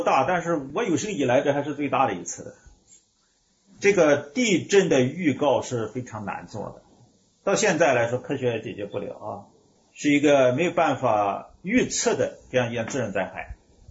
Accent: China; 因为他所说的不是在说我们中国人，是不是？

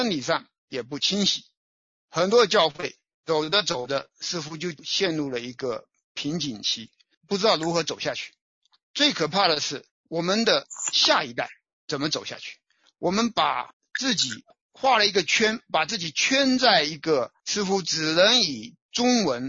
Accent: China; now in Canada; 而我们中国人大部分的家长法文是不行的，甚至是完全一窍不通啊

